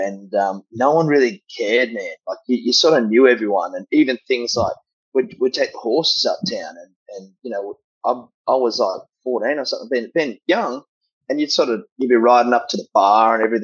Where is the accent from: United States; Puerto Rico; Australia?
Australia; Goulburn, New South Wales; also born or lived in Mudgee; But growing up in Goulburn, I moved away when I was just about to turn 17, I think. So I moved up to northern New South Wales.